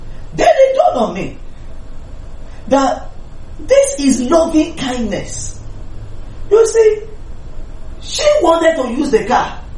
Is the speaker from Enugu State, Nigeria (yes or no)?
no; Bariga, Lagos, Nigeria; I remember that I grew up in Ilaje Bariga.